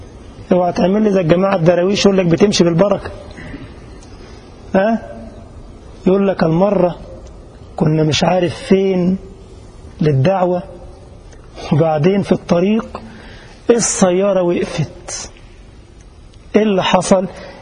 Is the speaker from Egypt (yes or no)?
yes; Egypt; والدلاع ده البطيخ عندنا في مصر، الجزائريين بيقول لك الدلاع